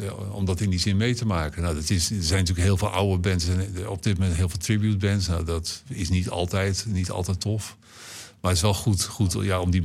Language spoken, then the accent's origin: Dutch; Zwijndrecht, South Holland, Netherlands; Geboren en opgegroeid in Zwijndrecht. Aan de andere kant van de rivier.